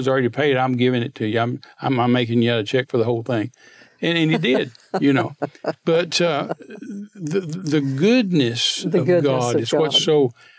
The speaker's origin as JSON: {"language": "English", "town": "Midland", "region": "Texas", "country": "United States", "tie": "born or raised there", "said": "I was raised in Midland, Texas."}